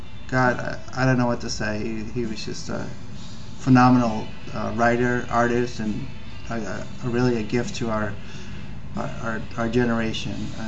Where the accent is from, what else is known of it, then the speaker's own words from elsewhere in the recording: Massachusetts, United States; He's from my home state of Massachusetts.